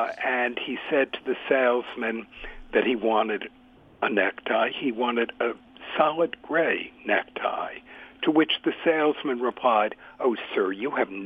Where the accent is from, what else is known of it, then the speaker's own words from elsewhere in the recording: West Hartford, Connecticut, United States; I felt that it was such a relief to be away from my hometown of West Hartford, where I thought people were too focused on clothing and the country club and all those things.